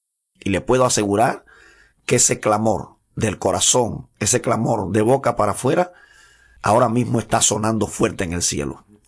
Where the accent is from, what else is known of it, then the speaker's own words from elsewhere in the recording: Cuba; es una vergüenza tener que hablar acerca de estas cosas que suceden en mi nación, porque yo soy cubano.